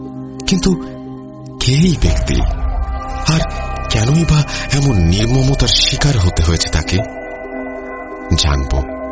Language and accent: Bangla; Muradnagar, Chittagong Division, Bangladesh; তানভীর ভাই এবং আমার গ্রামের বাড়ি একই এলাকায়, অর্থাৎ কুমিল্লা জেলার মুরাদনগর থানার পাহাড়পুর ইউনিয়নে পাঁচ পুকুরিয়া গ্রামে।